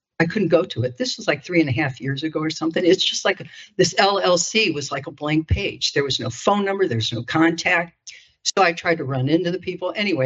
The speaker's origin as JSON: {"language": "English", "town": "Copley", "region": "Ohio", "country": "United States", "tie": "born or raised there", "lives_now": "Kent, United States", "said": "I grew up in Copley, but then worked in New York City, retired, came back to Kent."}